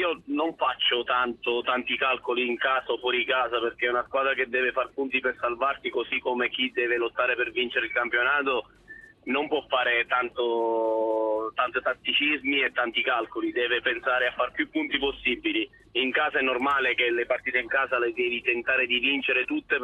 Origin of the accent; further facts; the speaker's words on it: Sicily, Italy; Io quindi da buon siciliano ne facevo il tifo